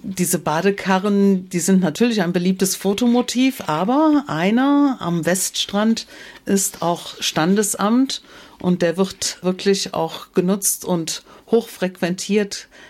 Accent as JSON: {"language": "German", "town": "Erpel", "region": "Rhineland-Palatinate", "country": "Germany", "tie": "born or raised there", "said": "in meinem Heimatort Erpel, 30 Kilometer südlich."}